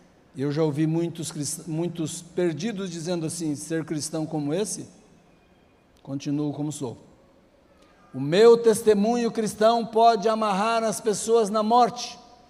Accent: Florínia, São Paulo, Brazil; born there; eles se mudaram de Minas para essa cidadezinha onde eu nasci, Florínia, ali no interior de São Paulo, perto do Paraná.

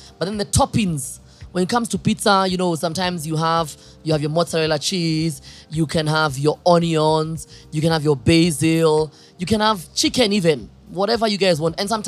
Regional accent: Dandora, Nairobi, Kenya; Because we only grew up in Doni when akukua na hizi maesto, maface 8, chakaranda.

